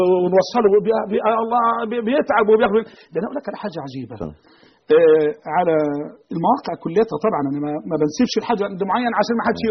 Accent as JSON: {"language": "Arabic", "country": "Egypt", "said": "عندنا في مصر تدعي يعني"}